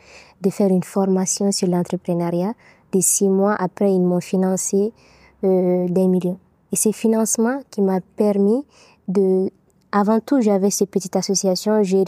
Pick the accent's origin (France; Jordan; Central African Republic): Central African Republic; retourner dans mon pays d'origine, la Centrafrique